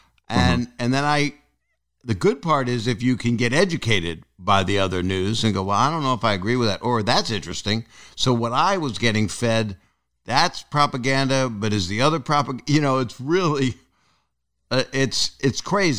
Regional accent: Philadelphia, Pennsylvania, United States; It might have been Jake, but because he's from Philadelphia. I'm from Philadelphia.

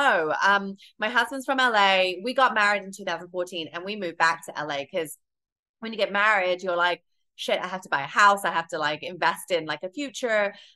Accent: United Kingdom; being British

